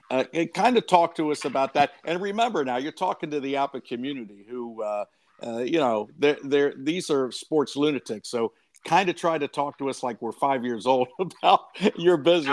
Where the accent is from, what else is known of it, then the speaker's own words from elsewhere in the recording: Cincinnati, Ohio, United States; I'm from Cincinnati, so talk about that.